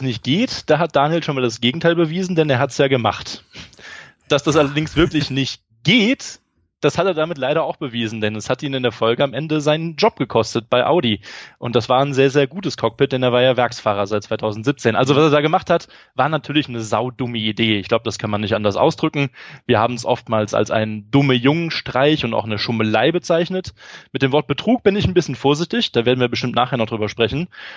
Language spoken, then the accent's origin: German; Germany; das 24-Stunden-Rennen auf dem Nürburgring in meiner Heimat in der Eifel